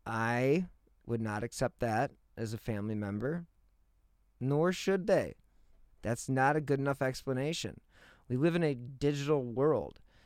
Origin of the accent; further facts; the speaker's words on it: Cleveland, Ohio, United States; I am from Cleveland. I remember when this poor man disappeared.